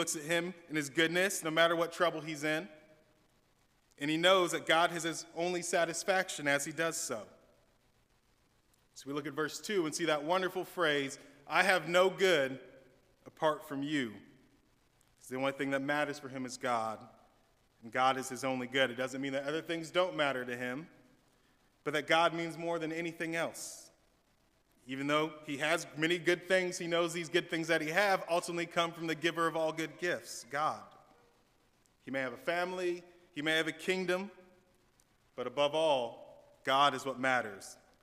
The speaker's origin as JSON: {"language": "English", "region": "California", "country": "United States", "tie": "born there", "also_born_or_lived": "Illinois / Tennessee", "said": "I was born in California, moved to Illinois, moved back to California, moved back to Illinois, down to Tennessee, back to California, and finally back to Illinois."}